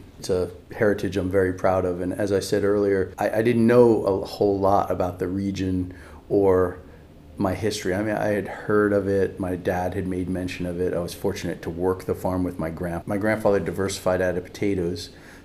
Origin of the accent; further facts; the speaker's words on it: New York, United States; Well, I grew up on the North Fork of Long Island and left shortly after high school to make my fortune and my way in the world as a musician. I went to Manhattan